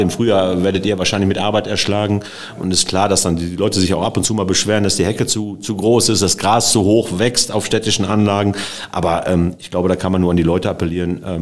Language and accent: German; North Rhine-Westphalia, Germany; Aber das als Sauerländer hatte ich das ja in keinster Weise abgeschreckt